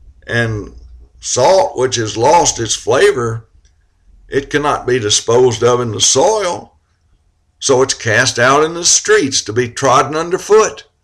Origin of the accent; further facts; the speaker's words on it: the South, United States; I was brought up in the South.